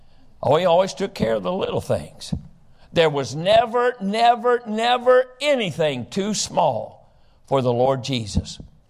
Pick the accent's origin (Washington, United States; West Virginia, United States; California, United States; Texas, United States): West Virginia, United States; I'm originally from West Virginia, stereotypical West Virginia. That's where I'm from. I'm a hillbilly.